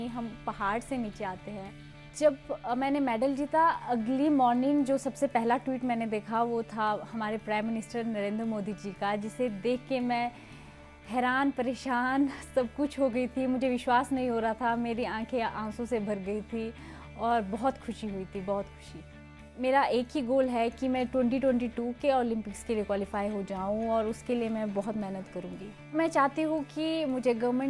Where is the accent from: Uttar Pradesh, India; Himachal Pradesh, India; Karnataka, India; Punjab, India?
Himachal Pradesh, India; Manali; میری عمر 21 سال ہے، میں منالی کی رہنے والی ہوں اور میں اسکیئنگ کی کھلاڑی ہوں۔